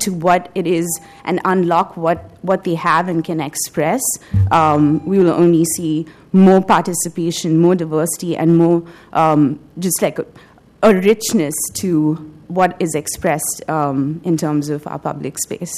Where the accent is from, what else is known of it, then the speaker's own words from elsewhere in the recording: India; moved away as an adult; now in Portland, United States; I'm from India. And back in India, I was involved with a lot of activism